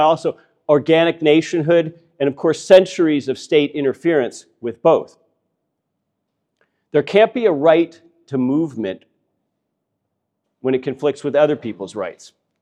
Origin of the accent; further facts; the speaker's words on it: United States; I'm American, that's my frame of reference